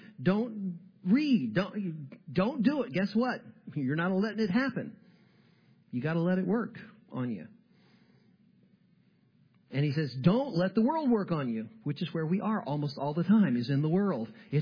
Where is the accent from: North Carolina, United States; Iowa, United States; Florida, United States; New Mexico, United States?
Florida, United States; I grew up in Florida, and I can tell you that you start here, you walk out into the water